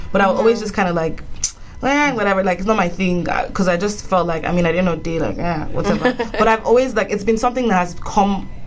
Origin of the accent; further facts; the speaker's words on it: Nigeria; because I'm also Nigerian, it's very difficult.